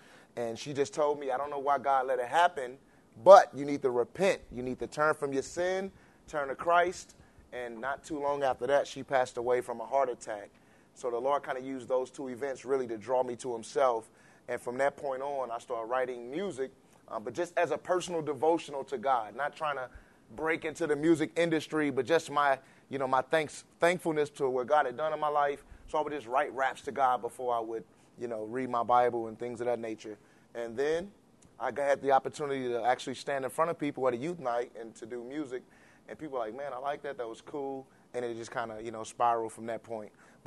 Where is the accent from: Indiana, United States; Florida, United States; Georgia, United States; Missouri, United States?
Missouri, United States; St. Louis; I am from St. Louis, Missouri.